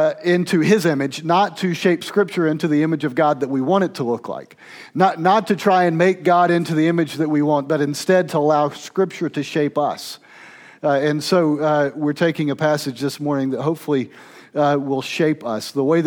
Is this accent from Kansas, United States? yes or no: no; Georgia, United States; now in Ocala, United States; But I grew up in Middle Georgia, and I grew up in what I consider to be pretty deep South kind of area.